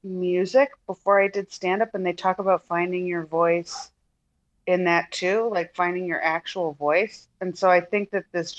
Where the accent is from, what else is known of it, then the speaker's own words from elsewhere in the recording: Midwest, United States; accent: Midwestern; now in Los Angeles, United States; Midwestern didn't set me apart when I lived there. But then when I moved to LA, people would comment on my accent a lot